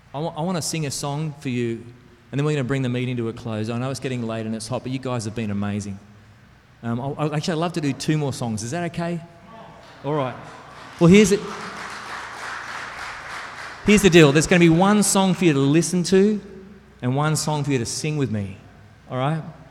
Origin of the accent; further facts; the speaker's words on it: Australia; in the United States or in my home country of Australia